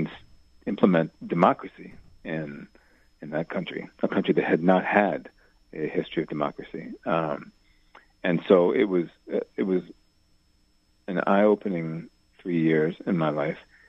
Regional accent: Washington, District of Columbia, United States; Well, I was back up in where I grew up in the Washington, D.C. area after coming back from Haiti.

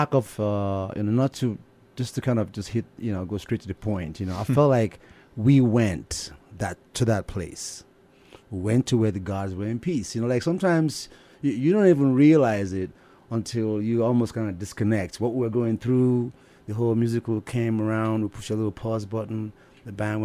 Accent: Lagos, Nigeria; But that was our answer, to a … when I was growing up.

